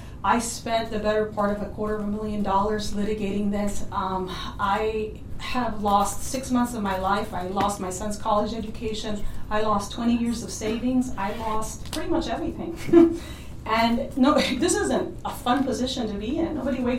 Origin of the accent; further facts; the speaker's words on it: San Antonio, Texas, United States; I am from San Antonio, Texas.